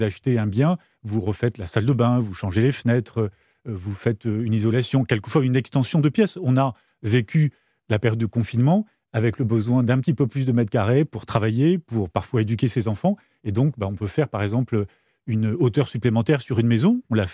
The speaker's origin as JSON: {"language": "French", "region": "Normandy", "country": "France", "said": "je suis normand"}